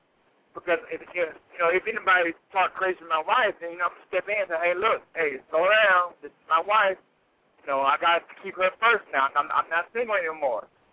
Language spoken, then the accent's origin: English; Little Rock, Arkansas, United States; now in Ypsilanti, United States; I'm from Little Rock.